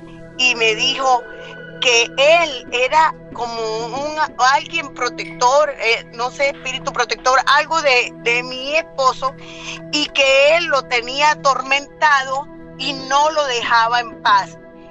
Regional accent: Venezuela; now in Bakersfield, United States; Le hablo desde Bakersfield, California. Soy de Venezuela.

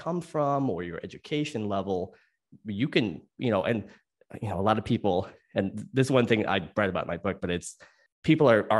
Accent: Massachusetts, United States; I am from Western Massachusetts

